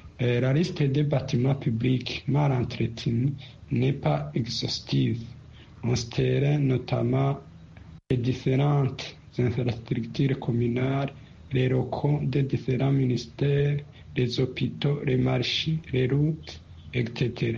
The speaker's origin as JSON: {"language": "French", "country": "Burundi", "said": "Chez nous au Burundi, c'est vraiment compliqué."}